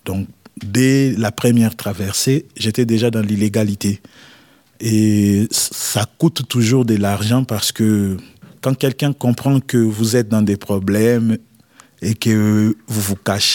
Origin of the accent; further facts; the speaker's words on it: DR Congo; now in France; Je suis du Congo-Kinshasa et il y a le Congo-Brazzaville à côté.